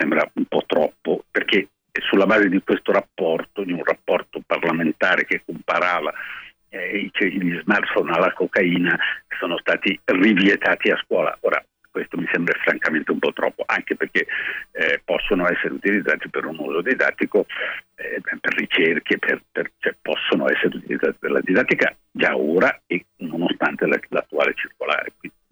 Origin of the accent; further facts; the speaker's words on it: Milan, Lombardy, Italy; io, pur essendo milanese, sono meridionalista, amo molto stare al sud, al di sotto del Po